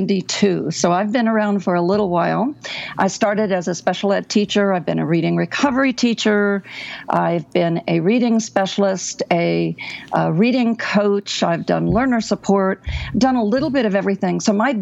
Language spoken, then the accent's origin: English; Tulsa, Oklahoma, United States; I adopted a school in my hometown of Tulsa, Oklahoma, about 4 years ago.